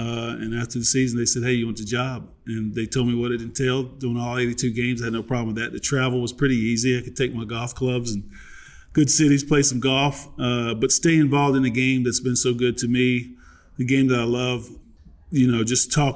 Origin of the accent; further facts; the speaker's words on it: Virginia, United States; Two loving parents. I was the youngest of five in a very small town.